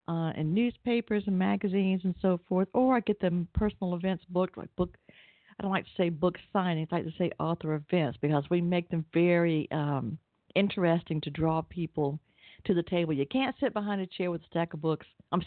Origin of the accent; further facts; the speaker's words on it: Atlanta, Georgia, United States; I grew up in Atlanta